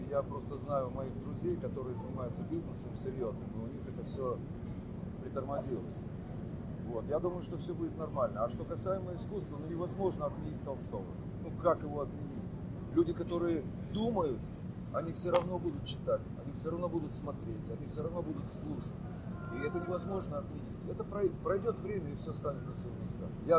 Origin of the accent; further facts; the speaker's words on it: Tikhoretsk, Krasnodar Krai, Russia; я когда-то жил в городе Тиховецке. Я пошел там в школу, потому что там служил мой отец. Я вообще родился в Краснодарском крае, вот где батя мой служил.